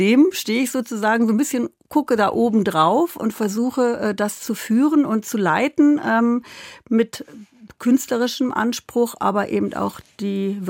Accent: Kassel, Hesse, Germany; ich komme ja wie du aus Kassel

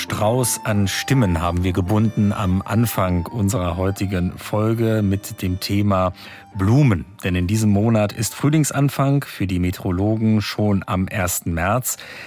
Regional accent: Hildesheim, Lower Saxony, Germany; born there; Ich komme ja gebürtig aus Hildesheim.

